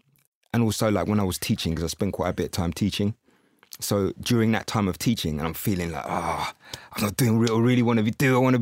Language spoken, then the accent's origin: English; Windsor, South East England, United Kingdom; Okay, so I was brought up in Windsor. And I definitely felt like I didn't fit in there.